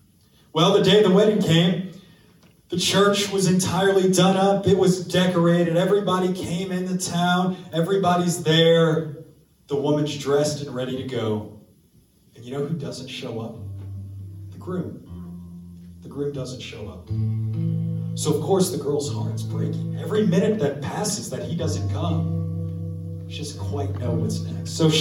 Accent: New Orleans, Louisiana, United States; We're from New Orleans.

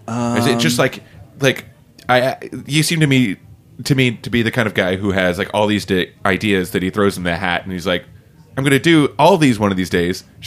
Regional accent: the South, United States; It's like, you know, we're both from the South. We know what like Southern cooking is.

